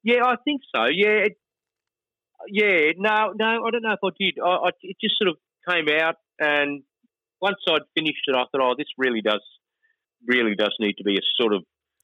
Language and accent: English; Brisbane, Queensland, Australia; because I'm from Brisbane here